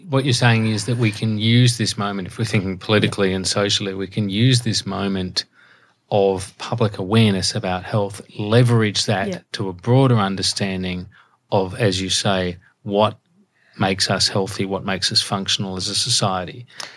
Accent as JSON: {"language": "English", "town": "Adelaide", "region": "South Australia", "country": "Australia", "tie": "born or raised there", "said": "Yeah, I grew up in Adelaide, so you gotta be careful."}